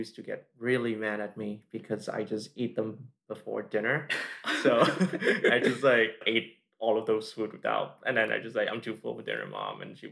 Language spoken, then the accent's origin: English; Vietnam; moved away as an adult; I'm originally from Vietnam. I moved here about 5.5 years ago for university. Born and raised in Vietnam